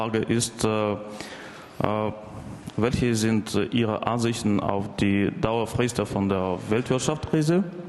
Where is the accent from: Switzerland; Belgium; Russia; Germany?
Russia; German is a second language; Ich bin aus Russland.